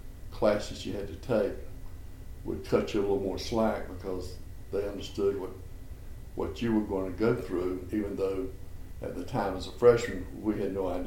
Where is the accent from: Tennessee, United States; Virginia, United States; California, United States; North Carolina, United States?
North Carolina, United States; Raleigh; Well, I'm from Raleigh. I went to Broughton High School and got interested in architecture.